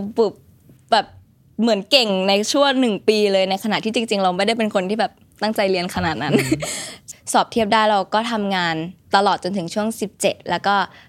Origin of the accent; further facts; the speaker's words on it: Bangkok, Thailand; now in -; พ่อกับแม่อยู่สำเพ็งเราก็เติบโตมาในสำเพ็งเราก็เลยรู้ว่าเอ้ยแหล่งสำเพ็งมันเป็นแหล่งที่มีของแบบของขายส่ง